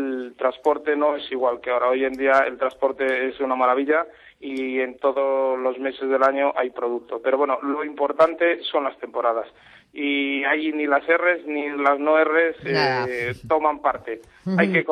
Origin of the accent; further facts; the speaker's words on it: Galicia, Spain; y nosotros como gallegos, como he dicho antes, procuramos hacerlo todo con base de cocina gallega